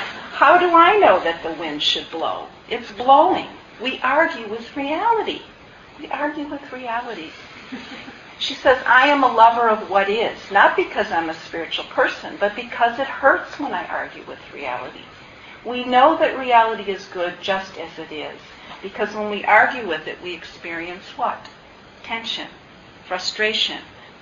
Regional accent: Midwest, United States; But for me, as a Midwesterner in this other environment

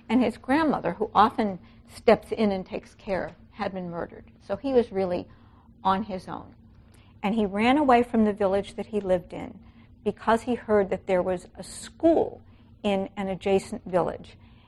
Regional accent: New York City, New York, United States; And I grew up in the Bronx and hadn't been back to New York for more than a decade.

